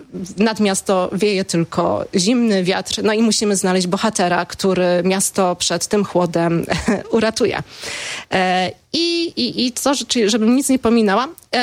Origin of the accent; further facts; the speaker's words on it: southern Poland, Poland; Ja jestem z południa Polski.